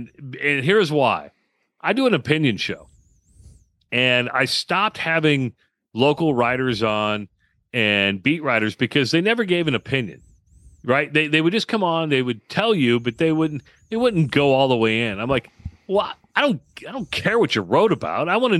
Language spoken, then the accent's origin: English; Iowa, United States; I grew up an Iowa fan. So I'm from Iowa, so I grew up an Iowa fan.